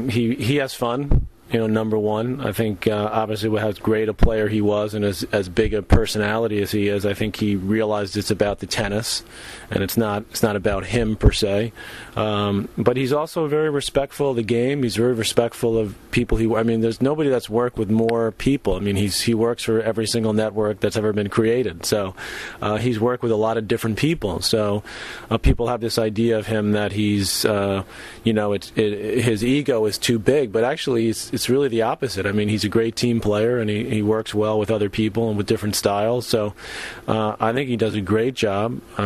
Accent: New York, United States; Marv Albert was someone I grew up with in New York, you know, listening to watching the Knicks and the Rangers and different sports.

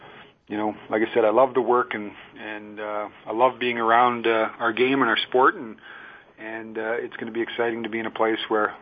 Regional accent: Canada; I'm a Canadian guy.

